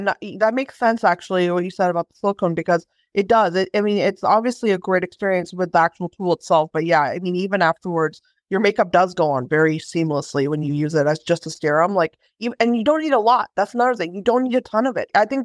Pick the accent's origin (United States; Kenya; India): India; because I'm Indian and I've seen a lot of these, like, you know, old, like, kind of, people call them, like, you know, ancient remedies, right?